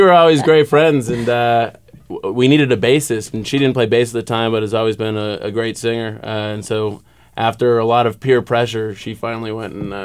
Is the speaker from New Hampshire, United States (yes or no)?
yes; Bedford, New Hampshire, United States; I'm from New Hampshire. We were just at my parents' house. They live in Bedford. And I grew up there most of my life, and I love New Hampshire.